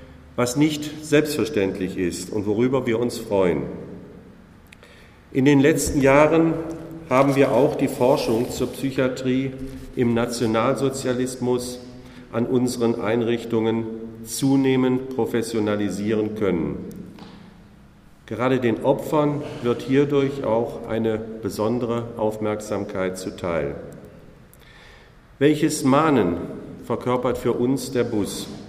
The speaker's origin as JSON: {"language": "German", "town": "Ravensburg", "region": "Baden-Württemberg", "country": "Germany", "said": "bei uns daheim in Ravensburg"}